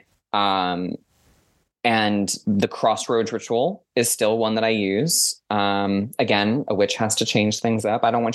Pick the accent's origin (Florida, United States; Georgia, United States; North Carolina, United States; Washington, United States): Florida, United States; like all of my family's from there on my father's side, except for me, because I was raised in Florida.